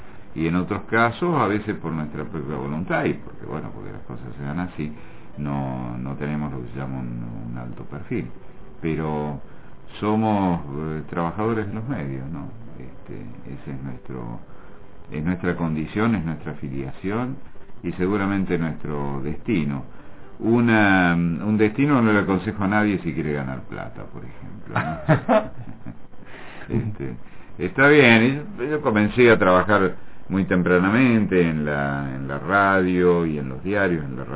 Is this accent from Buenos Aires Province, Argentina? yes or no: no; Córdoba, Argentina; moved away as an adult; also born or lived in Buenos Aires; nací en Córdoba, ahí comencé a trabajar muy joven en la radio, a los 16 años, y a los 25 yo ya había hecho programas para Buenos Aires, en fin, y a los 25 me fui a trabajar, a pasar hambre a Buenos Aires